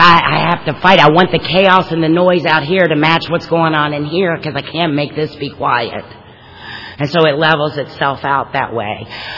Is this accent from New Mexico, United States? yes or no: no; Kentucky, United States; I am from Kentucky, but that's not why.